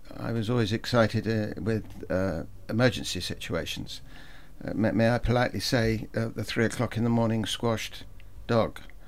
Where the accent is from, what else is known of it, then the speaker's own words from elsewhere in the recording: Taunton, South West England, United Kingdom; I came up from Taunton School. I was born and bred in Taunton.